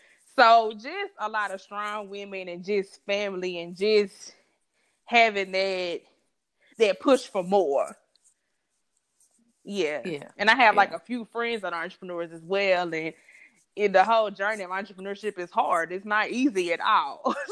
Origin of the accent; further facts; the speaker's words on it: Nashville, Tennessee, United States; I am 25 years old, and I'm from Nashville, Tennessee, and I'm glad to be here.